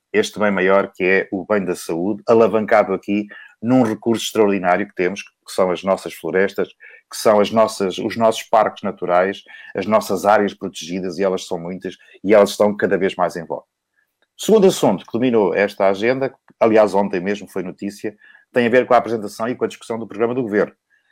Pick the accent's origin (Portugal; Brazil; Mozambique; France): Portugal; Tentúgal, Coimbra; eu sou de Tentúgal, que é uma vila aqui bem perto de Coimbra, fica aqui entre Coimbra e a Figueira da Foz